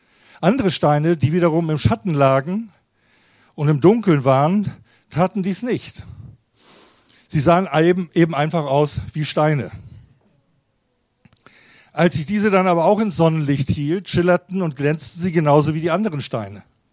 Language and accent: German; Kiel, Schleswig-Holstein, Germany; born there; Kiel, der Ort, wo ich geboren bin, schafft es nicht, in die erste Liga zu kommen.